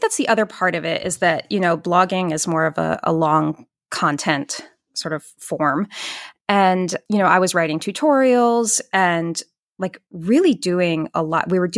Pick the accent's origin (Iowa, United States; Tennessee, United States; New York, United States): New York, United States; Beacon; And I do them in my hometown of Beacon, New York.